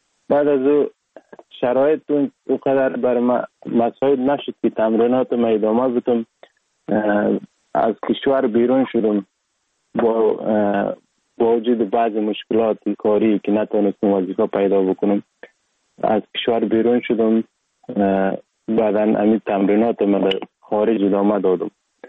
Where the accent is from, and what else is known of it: Sheberghan, Jowzjan, Afghanistan; born or raised there; also born or lived in Sar-e Pol